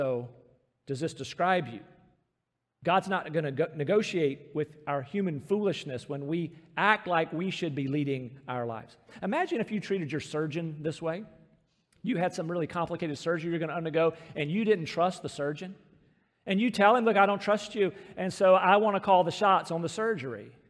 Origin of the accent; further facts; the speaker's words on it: Rocky Mount, North Carolina, United States; I think about growing up in Rocky Mount, then off to college there near Charlotte.